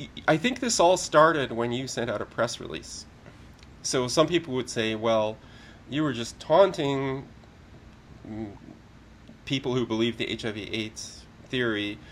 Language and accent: English; Calgary, Alberta, Canada; my hometown of Calgary